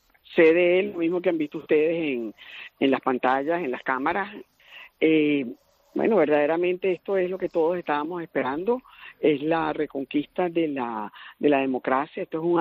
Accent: Venezuela; Eso, como madre, como venezolana, me siento sumamente orgullosa

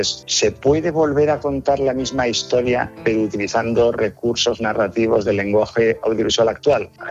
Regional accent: Zaragoza, Aragon, Spain; Se hizo en Zaragoza, me la ofrecieron, yo soy zaragozano

